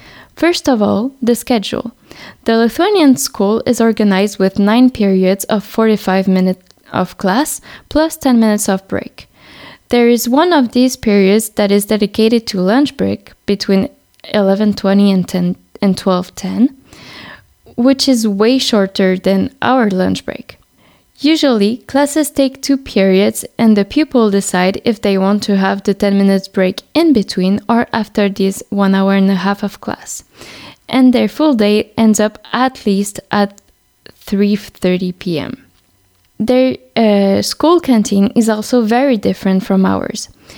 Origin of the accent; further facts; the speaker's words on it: France; English is a second language; I followed some math class, which made me realize that French people were really bad at it. ESS, something we don't have in France